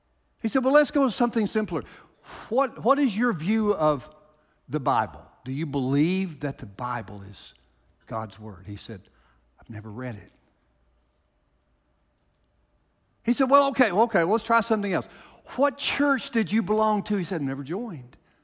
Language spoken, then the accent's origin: English; Kentucky, United States; I wish I had a Scottish accent, but you would probably still know I was from Kentucky, so I just won't.